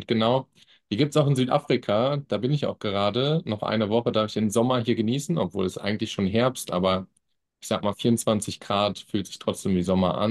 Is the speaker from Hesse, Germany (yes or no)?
yes; Wiesbaden, Hesse, Germany; also born or lived in Malaysia / Denmark / United States; ich komme aus Wiesbaden, bin dort aufgewachsen, habe dann irgendwie mal eine Weltreise gemacht, habe mal eine Zeit lang in Malaysia gelebt, dort für Continental gearbeitet, dann in Dänemark studiert